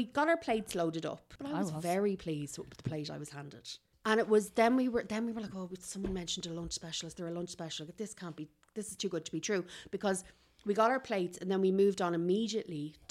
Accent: Leinster, Ireland; I'm from Kildare

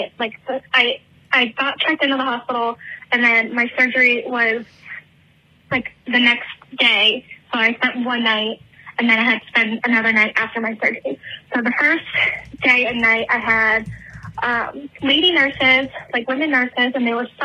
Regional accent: San Francisco, California, United States; I'm like from San Francisco again

